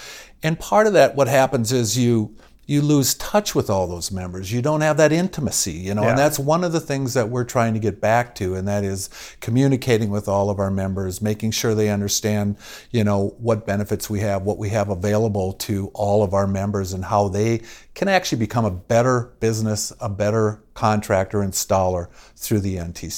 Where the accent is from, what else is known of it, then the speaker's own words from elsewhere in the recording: Minnesota, United States; born there; Yeah, I was born in Minnesota, spent most of my life here.